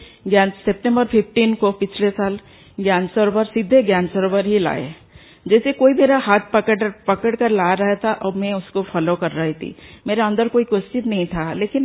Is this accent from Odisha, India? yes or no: yes; Bhubaneswar, Odisha, India; मैं भुवनेश्वर से हूँ।